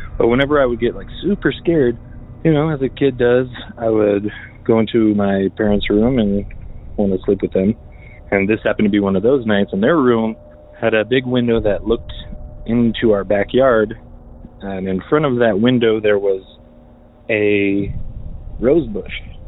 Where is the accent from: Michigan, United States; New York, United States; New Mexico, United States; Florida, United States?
New Mexico, United States; Albuquerque; I'm from Albuquerque, New Mexico.